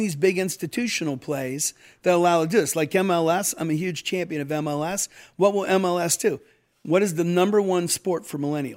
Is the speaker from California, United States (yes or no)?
no; Ohio, United States; since I'm from Ohio and I got a lot of hillbilly in me. So when you live in Ohio, people used to work on their cars in their front yard.